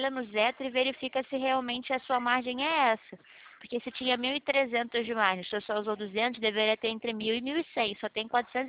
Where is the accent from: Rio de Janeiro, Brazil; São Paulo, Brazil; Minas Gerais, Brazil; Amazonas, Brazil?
Rio de Janeiro, Brazil; eu sou aqui do Rio de Janeiro, próxima à Avenida Rio Branco